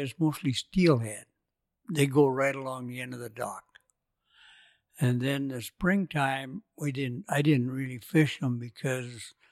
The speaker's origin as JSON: {"language": "English", "town": "Astoria", "region": "Oregon", "country": "United States", "tie": "born or raised there", "said": "Well, I grew up here in Astoria, just a few blocks across from the mill pond, actually. And went to school, Astor School, Astoria High in Oregon State."}